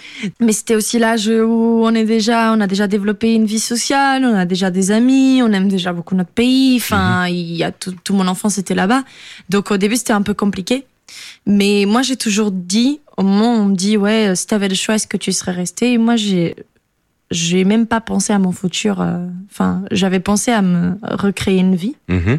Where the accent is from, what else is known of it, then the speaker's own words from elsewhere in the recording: Portugal; now in France; quand je suis partie du Portugal, je venais avec une idée de recommencer une vie en France